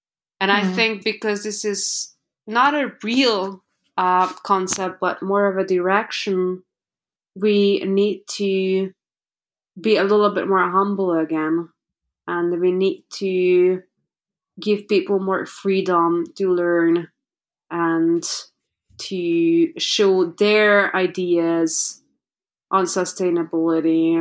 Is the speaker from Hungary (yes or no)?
yes; Hungary; moved away as an adult; also born or lived in Paris; I was born and raised in Hungary, and when I was 18, I got into fashion modeling. I moved to Paris